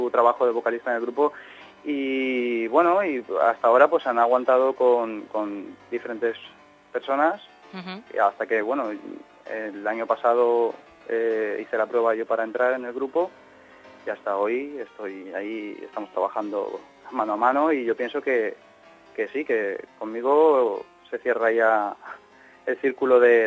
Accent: San Vicente del Raspeig, Valencian Community, Spain; y yo, que soy de San Vicente, estamos dispersos, nos juntamos en Pinoso

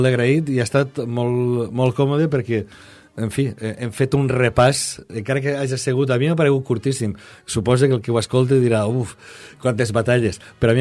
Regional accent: Valencian Community, Spain; bé siguen problemes específics com a valencians

